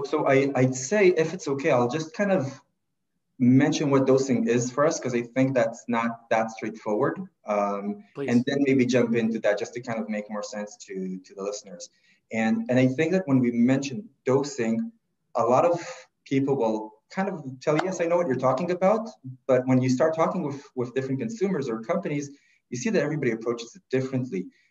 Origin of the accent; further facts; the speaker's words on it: Israel; English is a second language; I'm originally from Israel, and I kind of did the regular path there, military service